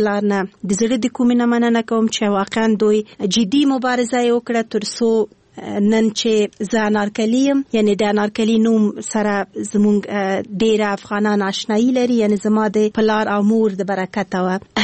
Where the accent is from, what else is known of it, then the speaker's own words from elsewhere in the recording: Kabul, Afghanistan; born there; زه د اصلا پلار مې د خوست ده مور مې د پکتیا ده او زه په خپله کابل کې زیږیدلی یم خو په هر صورت د خوست هیل کېږم